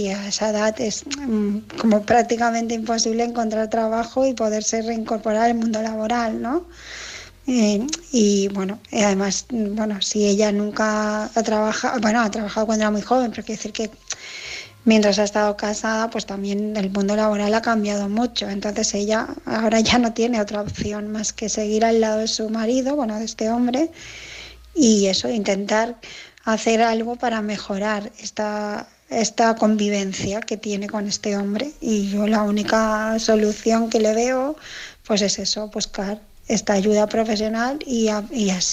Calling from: Barcelona, Catalonia, Spain; de Barcelona

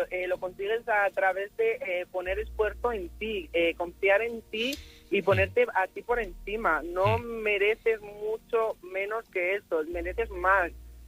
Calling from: Ponferrada, Castile and León, Spain; Soy de Ponferrada.

